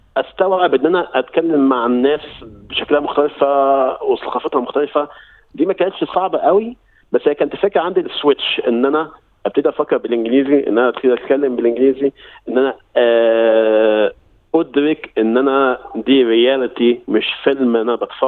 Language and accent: Arabic; Egypt; moved away as an adult; also born or lived in Saudi Arabia; now in Australia; أنا من مصر هنا في أستراليا من حوالي 10 سنين. أنا طبعا شغلي كصيدلي، اتخرجت من جامعة القاهرة، بعد كده اشتغلت في مصر حوالي 2 سنين، بعد كده هو اتخرجت على المملكة العربية السعودية، قعدت هناك